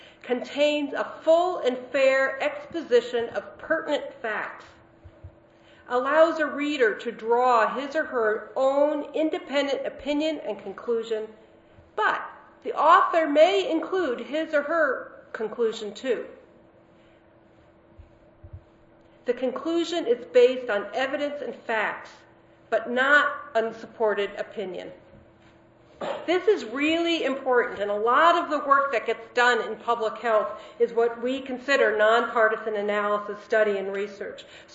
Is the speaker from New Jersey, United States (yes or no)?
no; California, United States; in my home state of California